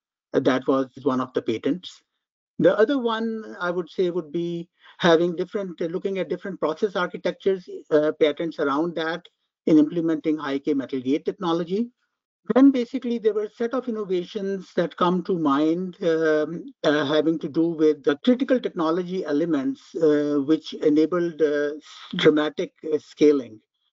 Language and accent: English; Pakistan; I grew up in Pakistan, and there were not many opportunities at that time